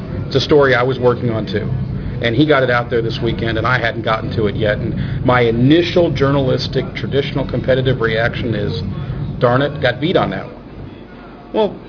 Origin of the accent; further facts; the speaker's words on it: Denver, Colorado, United States; Rocky Mountain News from my hometown, Denver, goes out of business.